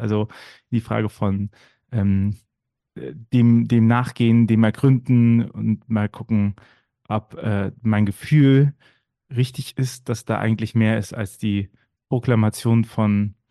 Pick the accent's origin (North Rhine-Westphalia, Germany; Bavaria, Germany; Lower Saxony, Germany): North Rhine-Westphalia, Germany; Bonn; dass ich ganz klassisch kirchlich sozialisiert bin. Ich bin ja gebürtiger Bonner, also ich bin ja im Sendegebiet geboren und bin da ganz normal in die Kirchgemeinde gegangen. Aber sowohl in die evangelische als auch in die katholische, denn rheinisch-katholisch